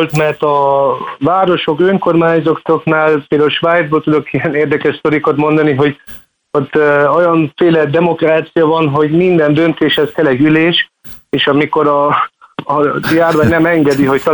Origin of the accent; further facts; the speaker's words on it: Germany; segít az is, hogy Németországban nőttem fel